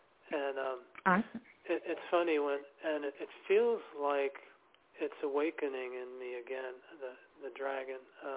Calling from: New York City, New York, United States; I'm calling from New York City.

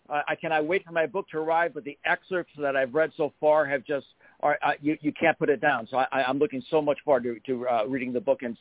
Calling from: Midwest, United States; I'm calling from the Midwest.

